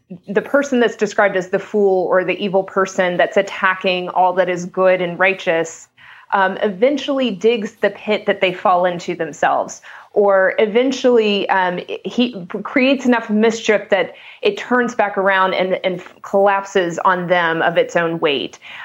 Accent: Texas, United States; But I hope Texans, I'm a Texan, you know, we can see BS from a mile away.

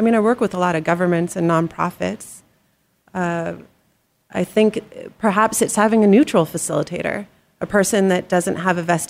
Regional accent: Alaska, United States; And I was raised in Alaska. And so my image of the lower 48 was this beautiful, diverse, because of the Olympics.

